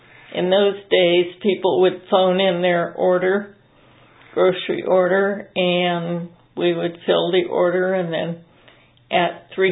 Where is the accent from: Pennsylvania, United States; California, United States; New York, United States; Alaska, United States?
California, United States; Ione; Yes, I was born in Ione at the what is known now as the Winterport Farm.